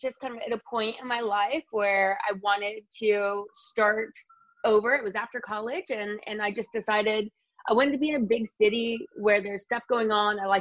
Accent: Indiana, United States; now in Los Angeles, United States; No, I'm from Indiana.

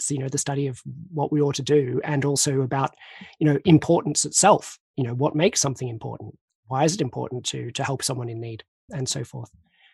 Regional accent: Australia; So I'm Australian. I was born 1979

